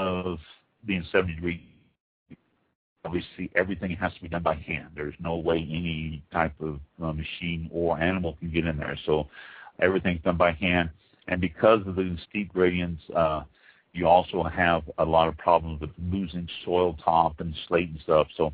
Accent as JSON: {"language": "English", "country": "United States", "said": "I speak acres because I'm American."}